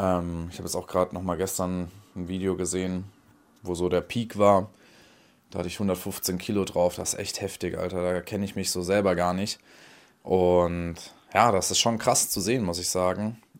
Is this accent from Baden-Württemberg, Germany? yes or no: yes; Freiburg, Baden-Württemberg, Germany; Freiburg, Halbmarathon, meine Heimatstadt